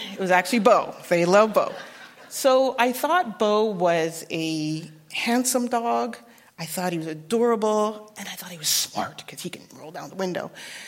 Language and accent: English; Winnipeg, Manitoba, Canada; And I grew up in Winnipeg, Manitoba, Canada. So hear the accent.